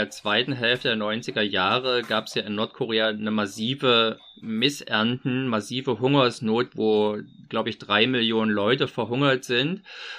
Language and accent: German; East Germany, Germany; ich bin ja Ostdeutscher, schon mal erwähnt, ich bin noch alt genug, um noch eine ordentliche Portion mitbekommen zu haben. Ich war also 16, als die Wiedervereinigung kam.